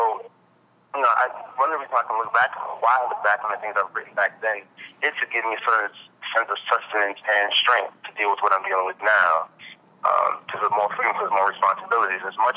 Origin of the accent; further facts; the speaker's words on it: Brooklyn, New York, United States; I'm from Crown Heights. Originally, was from Ocean Avenue.